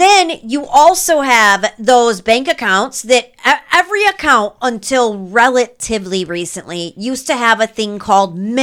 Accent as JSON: {"language": "English", "region": "Michigan", "country": "United States", "said": "We're from Michigan."}